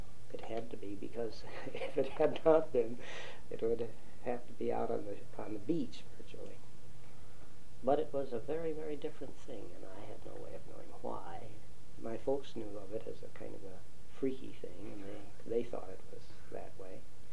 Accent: Racine, Wisconsin, United States; Well, I was born in Racine, Wisconsin. Don't have that material here, but it's there. We lived on the south end of town.

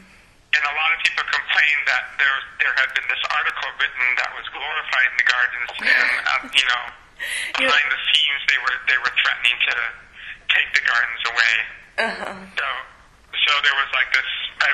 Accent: India; For me, I'm Indian, and so living in South Dakota was way more culture shock

